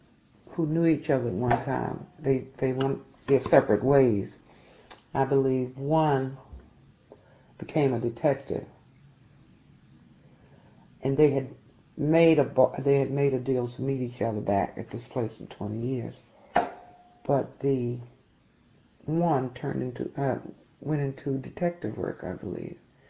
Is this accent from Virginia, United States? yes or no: yes; Virginia, United States; Growing up in Virginia, we had to walk like 3 miles to stores.